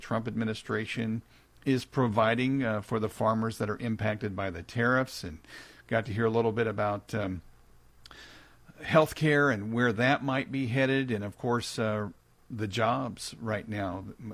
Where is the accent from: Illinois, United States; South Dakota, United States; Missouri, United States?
Missouri, United States; Let's go to Dale in my home state of Missouri.